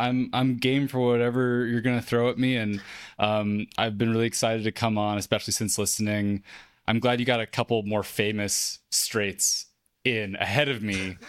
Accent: South Pasadena, California, United States; No, I mean, I grew up in South Pasadena, so a lot of good like public schools there

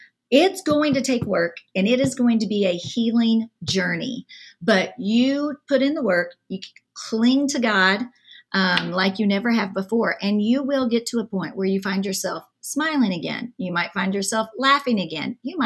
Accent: the South, United States; accent: Southern; So you don't get my Southern accent.

